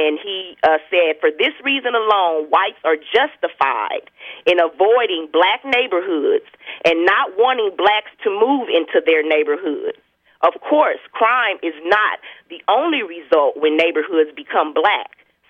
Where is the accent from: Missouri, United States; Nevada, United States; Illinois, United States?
Missouri, United States; Kansas City; within my hometown that I grew up in, Kansas City